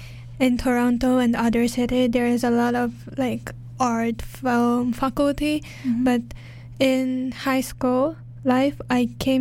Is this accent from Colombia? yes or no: no; Tokyo, Japan; English is a second language; now in Canada; I'm from Tokyo.